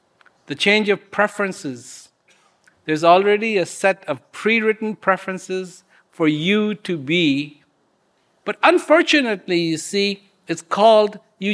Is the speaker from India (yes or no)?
yes; India; born there; I was born in India.